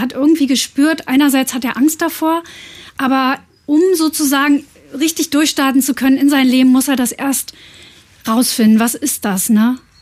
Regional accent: East Germany, Germany; weil wir sind ja aus dem Osten

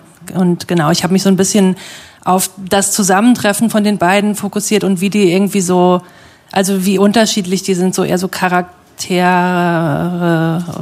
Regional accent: Bad Kreuznach, Rhineland-Palatinate, Germany; ich komme aus Bad Kreuznach, das ist in der Nähe vom Hunsrück

